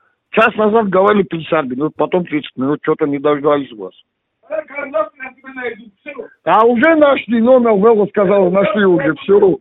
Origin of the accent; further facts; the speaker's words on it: Armenia; Мне, я армянин, и не думай, что армяне от чеченцев боятся.